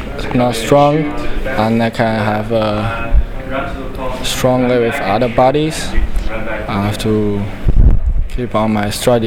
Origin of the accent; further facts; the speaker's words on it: Jiangsu, China